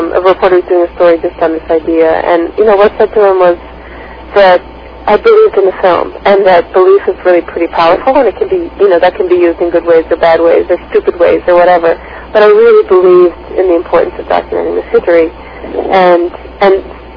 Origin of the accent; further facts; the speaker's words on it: United States; then I certainly can as an American who I had the option to leave at different points.